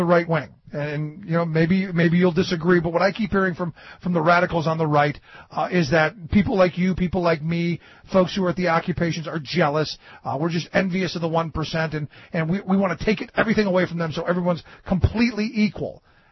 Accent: Cleveland, Ohio, United States; Yeah, and I come from an area much like Pittsburgh. I grew up in Cleveland, where I look at the buildings that used to employ people, the empty factories, the falling down factories

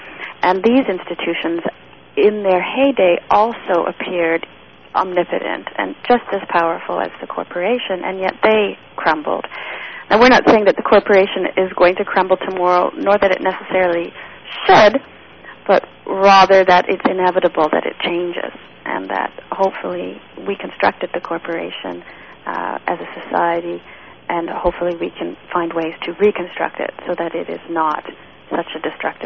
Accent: Canada; we're Canadian, and we don't even have a right to vote in the United States

